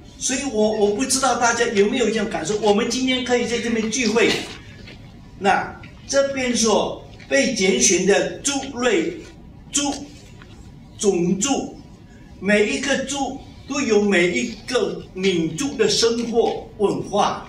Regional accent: Fuzhou, Fujian, China; 我们福州人哈，我们福州人吃的跟人家有一些一套一些菜啊，什么东西都很特别的。

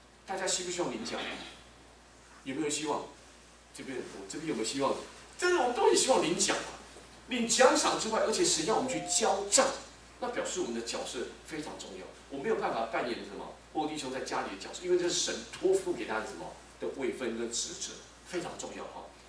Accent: China; 你看我们中国人厉害，劳燕分飞

